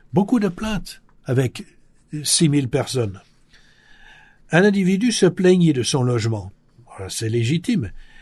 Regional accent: United States; pourquoi chez nous, aux États-Unis, c'est devenu une question politique

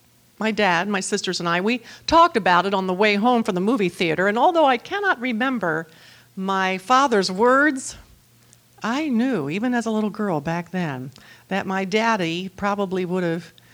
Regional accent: Baltimore, Maryland, United States; And I grew up in Baltimore, Maryland, so I feel like I'm amongst hometown folks being here with you all.

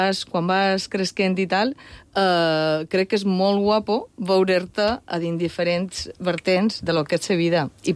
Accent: Balearic Islands, Spain; Jo és que som mallorquina

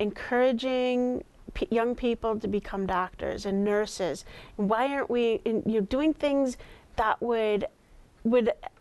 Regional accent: Massachusetts, United States; Yeah, and this is the attitude, because I'm from Massachusetts

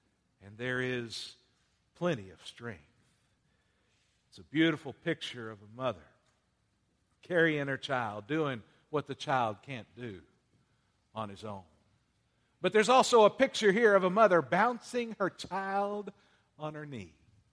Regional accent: West, Texas, United States; I can do all things not because I'm a Texan. I can do all things not because I'm from West.

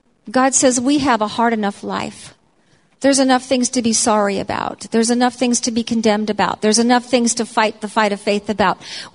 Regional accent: United States; I'm an American, and Thanksgiving starts my whole holiday season off.

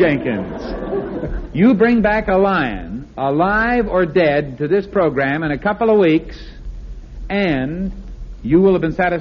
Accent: Canada; Oh, congratulations. I'm a Canadian myself. I had to join the club.

